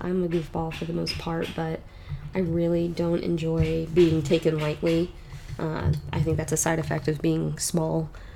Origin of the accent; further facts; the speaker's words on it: Arkansas, United States; accent: country; I can switch in and out of my country accent fairly easily, going back to the being from Arkansas thing, because surprisingly enough, Arkansas accents are different than Texas accents.